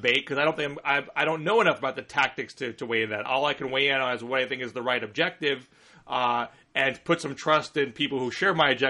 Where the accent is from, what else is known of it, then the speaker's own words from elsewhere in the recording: New York, United States; born there; No, I was born in New York. I can't root for Boston teams.